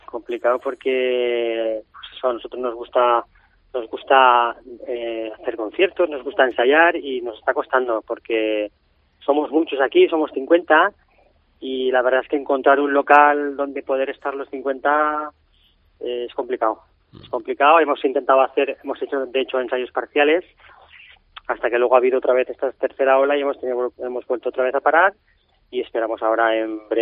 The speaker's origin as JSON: {"language": "Spanish", "town": "Castellón de la Plana", "region": "Valencian Community", "country": "Spain", "lives_now": "Villarreal, Spain", "said": "yo aunque vivo en Villarreal, soy de Castellón"}